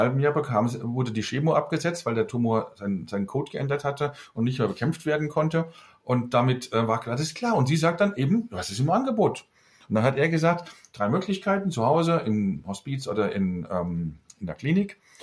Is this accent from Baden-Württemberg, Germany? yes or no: no; Hesse, Germany; Bei uns im Rhein-Main-Gebiet, wo ich herkomme